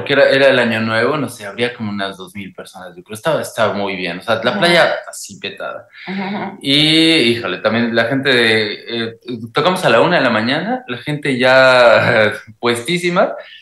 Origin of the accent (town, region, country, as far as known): Mexico